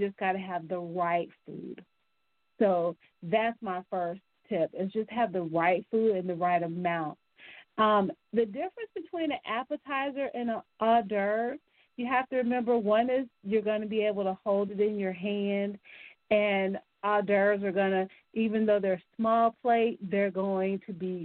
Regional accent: Tampa, Florida, United States; being the Tampa girl that I am, I'm from Tampa

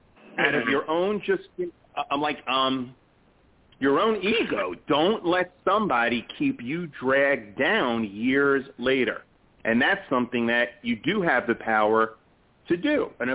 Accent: New York City, New York, United States; The background here is I grew up in the Bronx, and, it was very common for, me and the guys to just, like, hang out and BS.

